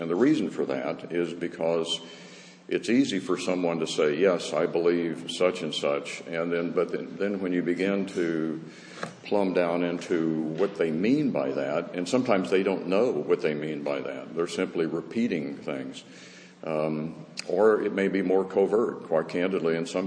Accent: the South, United States; I grew up in the South, and we use the word persnickety.

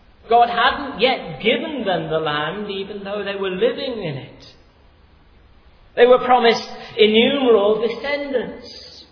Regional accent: Wales, United Kingdom; where I grew up in Wales, there was about that much sand on the seashore.

